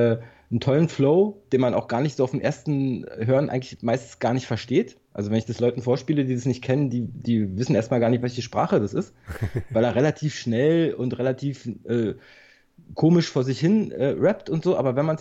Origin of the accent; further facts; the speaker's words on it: Berlin, Germany; Berliner immer